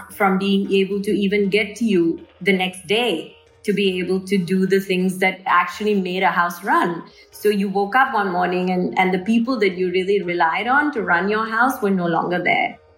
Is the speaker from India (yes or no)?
no; Dubai, United Arab Emirates; If I looked at my own upbringing, and I grew up in Dubai with a working mother